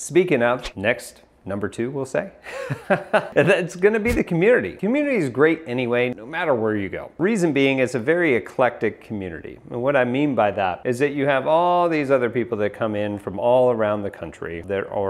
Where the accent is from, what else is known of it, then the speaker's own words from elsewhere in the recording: New York, United States; I'm from the Northeast and grew up in New York, so I tend to talk very fast.